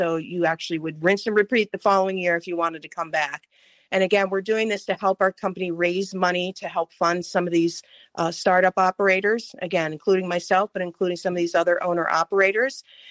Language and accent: English; West Virginia, United States; I grew up in West Virginia, pretty poor, actually.